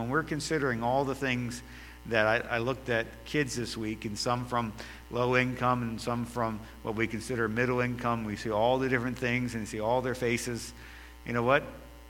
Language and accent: English; Maryland, United States; moved away as an adult; You know, I'm from Maryland, so, you know, it was 29 years up north. Now, I'm 16 years in the south now